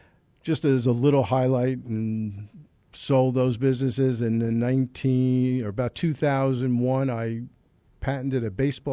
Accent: Poughkeepsie, New York, United States; born there; Well, I was born in Poughkeepsie, New York

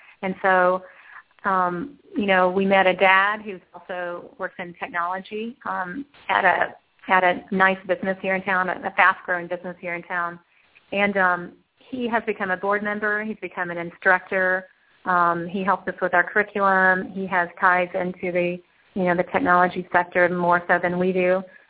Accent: Missouri, United States; we're from the Show Me State, so we have to show people that, you know, what we're doing is valid.

